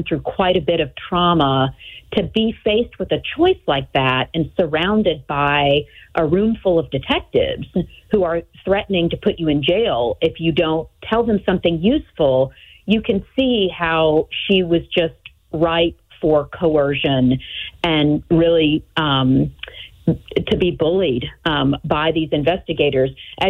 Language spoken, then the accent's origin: English; Birmingham, Alabama, United States; I'm originally from Birmingham and moved back home to work for WBRC in 2010.